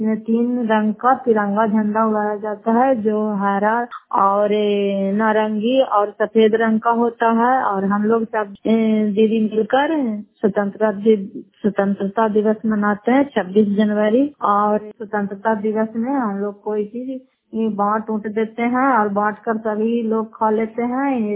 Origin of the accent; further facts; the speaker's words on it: Fatehpur, Bihar, India; घर फतेहपुर, पंचायत मकौता, जिला नालंदा और करार पचरा प्रखंड की निवासी हूँ मैं।